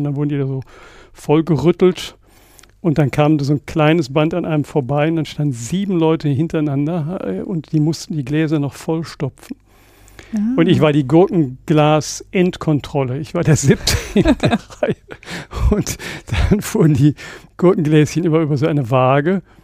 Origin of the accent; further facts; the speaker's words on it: Herongen, North Rhine-Westphalia, Germany; in Herongen in meiner alten Heimat am Niederrhein für 7,50 Mark die Stunde.